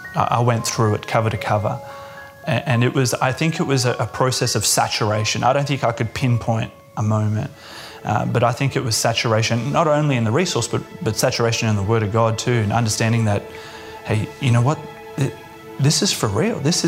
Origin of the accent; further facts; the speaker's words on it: Brisbane, Queensland, Australia; I'm from Brisbane, Australia.